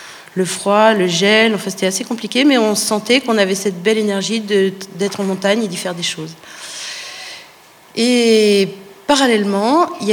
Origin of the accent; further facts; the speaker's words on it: the Alps, France; moved away as an adult; on avait 20 ans. Moi je venais des Alpes. Et je suis arrivée en Lozère dans les années 76. Et je suis une montagnarde